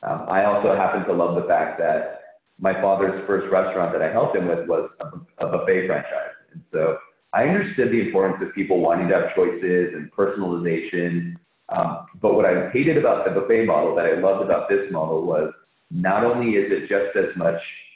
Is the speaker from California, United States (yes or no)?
yes; California, United States; So I grew up in Southern California.